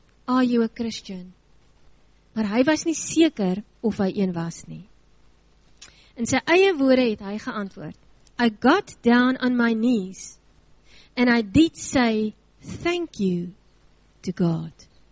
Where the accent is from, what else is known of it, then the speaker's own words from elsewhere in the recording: Worcester, Western Cape, South Africa; Woester, ek kom van daar af, ek praat uit my tuisdorp.